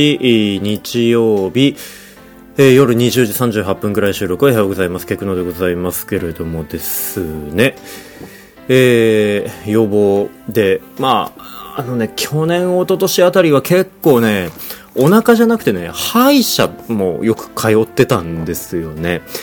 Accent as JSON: {"language": "Japanese", "town": "Sapporo", "region": "Hokkaido", "country": "Japan", "tie": "born or raised there", "said": "子供の時はあの札幌にいたんで、ヤクルトおばさんが、札幌の実家に毎週来てくれて"}